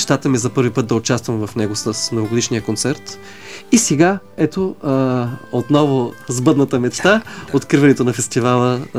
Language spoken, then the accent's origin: Bulgarian; Plovdiv, Plovdiv Province, Bulgaria; В Пловдив, откъдето съм аз, ми казват